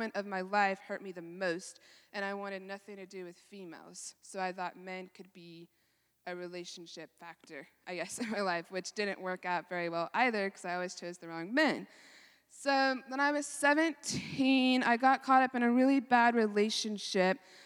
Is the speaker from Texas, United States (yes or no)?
yes; Dallas, Texas, United States; born there; So I was born in Dallas, Texas, 2000. I'm 20 years old